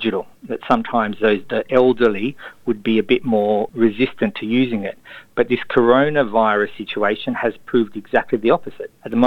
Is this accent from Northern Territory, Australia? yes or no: no; Sydney, New South Wales, Australia; moved away as an adult; now in Israel; I'm an Australian, Sydney, born and bred boy. I grew up in Bondi and went to Moriah College for my entire schooling career